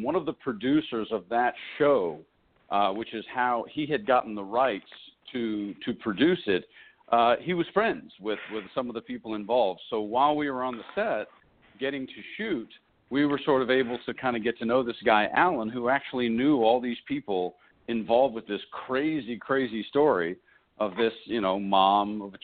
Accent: Tennessee, United States; as opposed to just a sheer Southern dialect, which I'm from Tennessee.

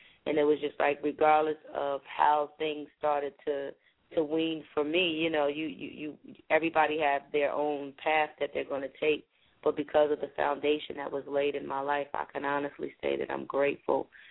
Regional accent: New Jersey, United States; also born or lived in Goldsboro, North Carolina; I was born and raised in Jersey, but I also claim Goldsboro, North Carolina.

